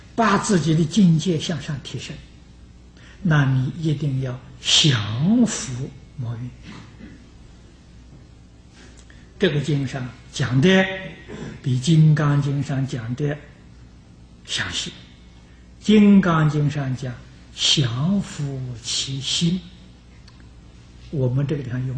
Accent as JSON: {"language": "Chinese", "country": "China", "said": "我们中国人俗话常讲，一代不如一代"}